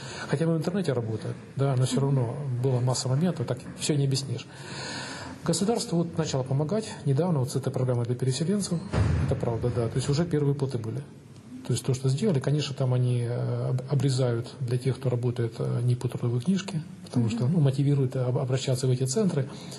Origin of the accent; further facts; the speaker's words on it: Sievierodonetsk, Luhansk Oblast, Ukraine; now in Vinnytsia, Ukraine; мне 42 года. Угу. Я из Сєвєродонецька, Луганской области.